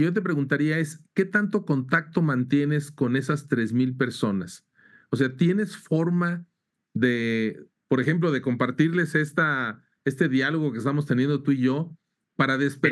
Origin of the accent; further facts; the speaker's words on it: Mexico; ¿En dónde fue que nos perdimos como mexicanos?